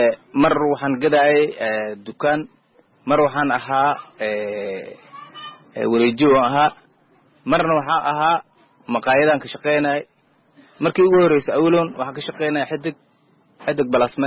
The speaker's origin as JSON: {"language": "Somali", "town": "Bardera", "region": "Gedo", "country": "Somalia"}